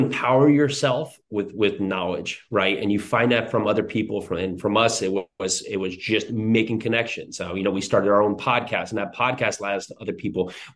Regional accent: New Jersey, United States; now in Tennessee, United States; So I grew up in New Jersey. I'm now in Tennessee.

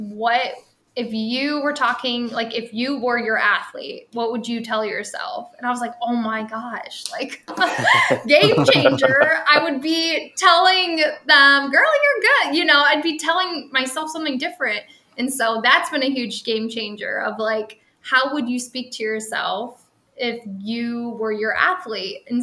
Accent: Canton, Ohio, United States; I'm born and raised in Stark County, by the way, from Canton area. Went to Canton Central Catholic, went to Malone. So I've been in Canton most of my life.

